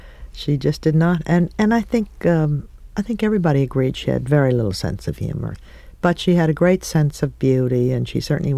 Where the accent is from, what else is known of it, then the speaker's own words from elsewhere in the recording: Rye, New York, United States; Well, I grew up in Rye, New York. I had a wonderful mother and father and two brothers and one sister. It was a town of 8,000 people, and it was a wonderful little town.